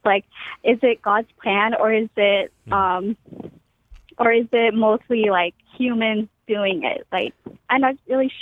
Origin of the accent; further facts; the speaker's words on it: Philippines; I'm Filipino, and so of course I have like a lot of Filipino friends.